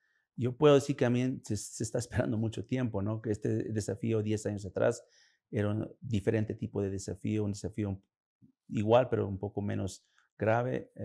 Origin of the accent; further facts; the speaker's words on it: United States; y yo puedo decir esto porque soy de Estados Unidos